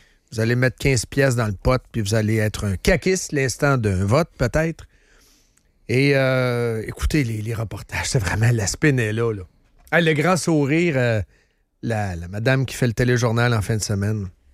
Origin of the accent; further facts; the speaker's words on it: Trois-Rivières, Quebec, Canada; Je viens de Trois-Rivières.